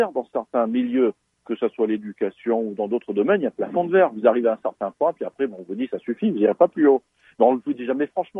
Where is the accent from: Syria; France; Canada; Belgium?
Canada; Ontario; naturellement, je suis un franco-ontarien